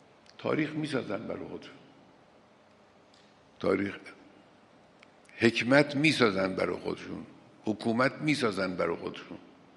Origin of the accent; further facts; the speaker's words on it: Khorasan, Iran; حالا من چون خودم خراسانی هستم با این دو شهرم آشنا هستم